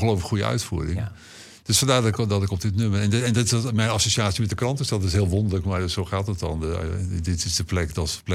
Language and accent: Dutch; Zwijndrecht, South Holland, Netherlands; born or raised there